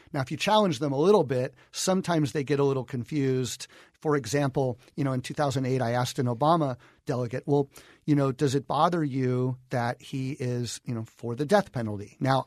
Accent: Tucson, Arizona, United States; I'm a teacher from Tucson, Arizona. I teach government and politics.

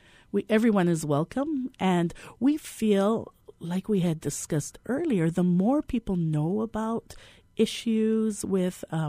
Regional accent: Hawaii, United States; It was very rare, not only with my gender, but also with my ethnicity as a Hawaiian.

